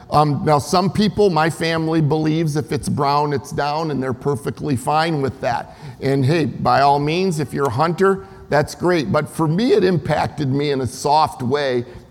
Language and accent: English; Michigan, United States; they lived together in a small town where we grew up in Michigan.